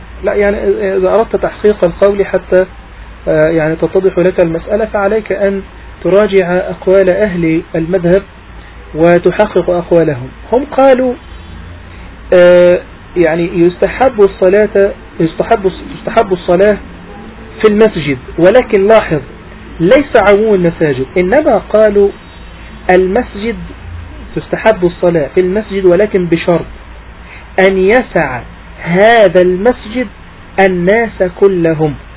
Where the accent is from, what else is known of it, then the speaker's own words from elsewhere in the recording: Egypt; ولعله لم تنتشر لدينا مثلا في مصر مسألة صلاة العيد في الأماكن المفتوحة